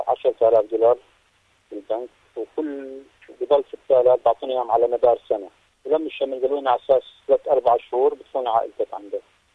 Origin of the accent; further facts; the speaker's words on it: Syria; احنا سوريين ما في عندنا خيار غير او نرجع على سوريا او نروح على كمبوديا